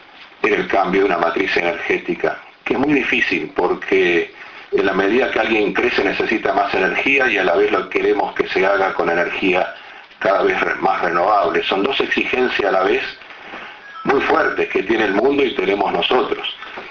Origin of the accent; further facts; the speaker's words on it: Uruguay; iniciamos quizás un poco conservadoramente, como somos los uruguayos.